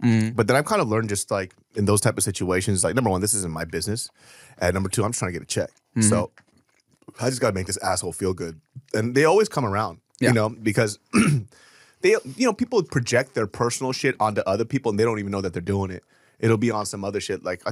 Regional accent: California, United States; bro, I'm from California, man.

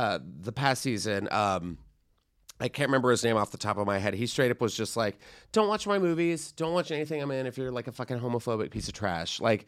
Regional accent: the South, United States; because I remember this, and I remember like growing up in the South, and it's this whole movement.

